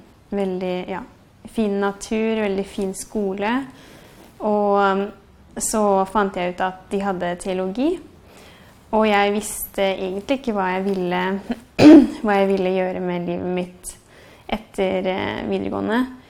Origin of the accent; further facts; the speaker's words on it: Hønefoss, Buskerud, Norway; moved away as an adult; Jeg kommer da fra Hønefoss og har jeg bodde der til jeg var 19. Jeg vokst opp som på en måte en vanlig nordmann, som vil si ikke noe religion eller noe sånt I huset.